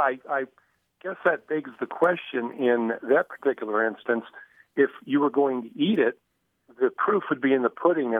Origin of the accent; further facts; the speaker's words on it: Montrose, Colorado, United States; I'm from Colorado, Montrose to be specific.